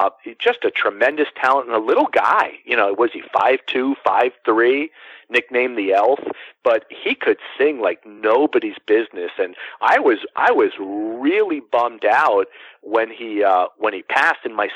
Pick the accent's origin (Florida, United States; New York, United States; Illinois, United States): Florida, United States; So this is, I guess, the inner redneck that comes out of me and growing up in Florida, born and raised.